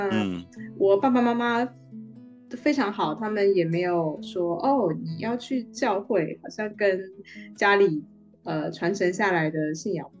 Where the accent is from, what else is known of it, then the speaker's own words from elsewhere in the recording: Hsinchu, Taiwan; 我在新竹长大嘛